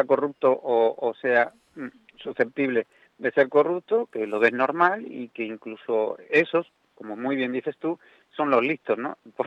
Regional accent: Spain; Somos españoles y eso lo llevamos en los genes.

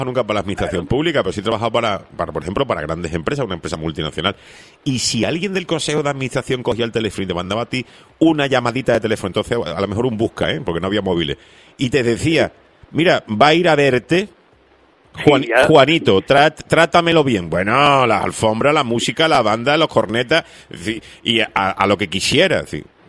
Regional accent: Canary Islands, Spain; el susto que yo me llevo como ciudadano canario

